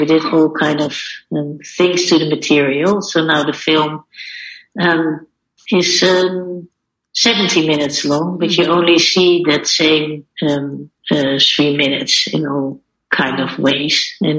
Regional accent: Amsterdam, North Holland, Netherlands; English is a second language; Amsterdam, my hometown, and London, and Paris

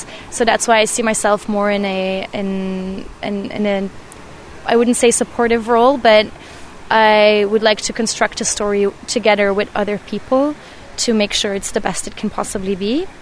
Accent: Belgium; I'm 24 years old and I'm from Belgium.

